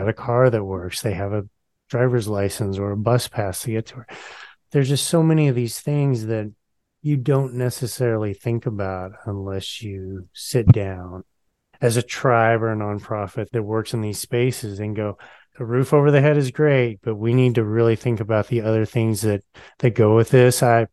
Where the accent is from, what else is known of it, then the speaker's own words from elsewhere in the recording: Texas, United States; I'm from Texas originally, and Texas has a big population and a punitive criminal justice system.